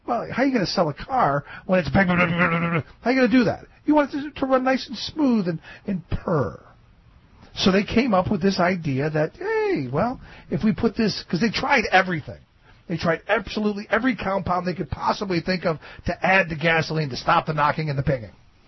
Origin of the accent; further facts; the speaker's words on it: Cleveland, Ohio, United States; Remember, I grew up in Cleveland, home of the Clean Water Act.